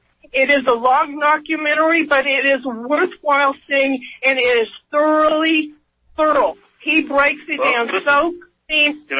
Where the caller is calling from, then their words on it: Oklahoma, United States; I'm calling from Oklahoma